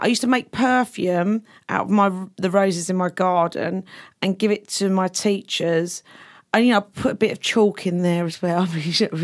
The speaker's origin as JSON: {"language": "English", "region": "London", "country": "United Kingdom", "tie": "born or raised there", "lives_now": "New York, United States", "said": "I grew up in London. Just a regular place in London. I went to school in a regular, what we call a comprehensive, which I would call a state school."}